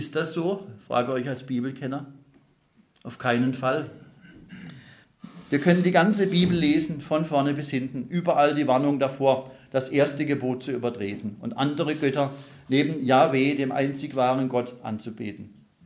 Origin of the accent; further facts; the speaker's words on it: Pforzheim, Baden-Württemberg, Germany; in meiner Heimatstadt Pforzheim stehen inzwischen 4 kirchliche Gemeindehäuser leer.